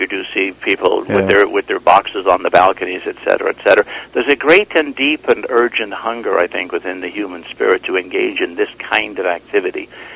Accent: England, United Kingdom; now in Toronto, Canada; I grew up starting out in England, and my father was a bailiff, farm bailiff, and then we moved eventually to Toronto

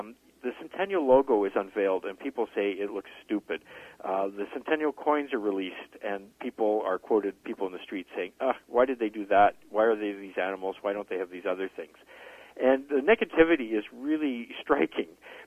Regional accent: Montreal, Quebec, Canada; I certainly felt it as a boy growing up in Montreal. I was just 7 years old.

